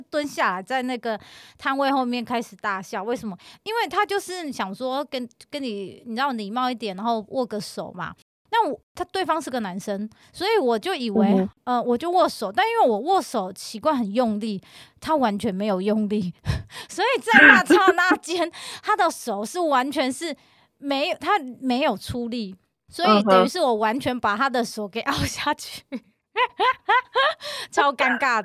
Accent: Taiwan; 他就看到我说我从台湾来

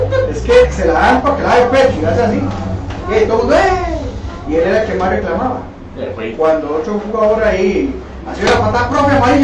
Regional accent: Moravia, San José, Costa Rica; yo no soy de Pavas, pero yo fui de Moravia, yo estaba en Moravia

